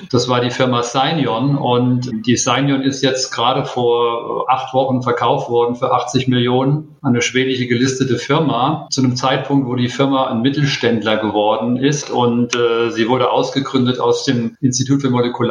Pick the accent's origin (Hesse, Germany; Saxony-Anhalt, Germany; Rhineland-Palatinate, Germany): Hesse, Germany; Frankfurt; Ja, wo ich herkomme, ich komme aus Frankfurt am Main